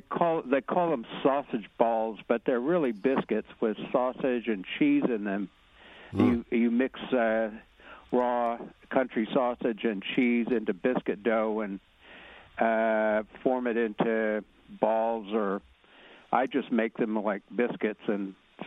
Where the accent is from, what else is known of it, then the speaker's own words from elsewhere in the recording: Texas, United States; I'm from Texas, so.